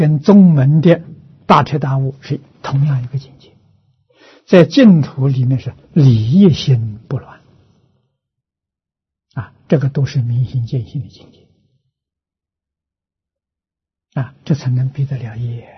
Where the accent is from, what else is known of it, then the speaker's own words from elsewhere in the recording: China; 啊，所以古时候我们中国人家出师，出师就是毕业了。